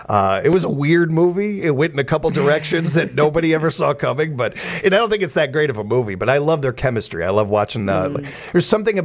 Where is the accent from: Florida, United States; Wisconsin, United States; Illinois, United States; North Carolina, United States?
Illinois, United States; Chicago; I am from Chicago.